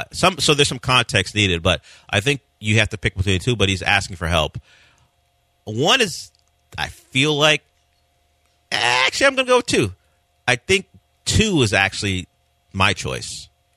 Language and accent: English; California, United States; also born or lived in Florida; I'm going to my birth state. I don't know if I call it my home state. I grew up in California, but I'm going to Florida to see my mom and family.